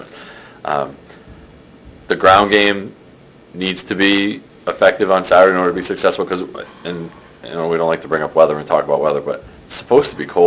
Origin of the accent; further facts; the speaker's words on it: New England, United States; accent: New England; I went back to my New England accent there.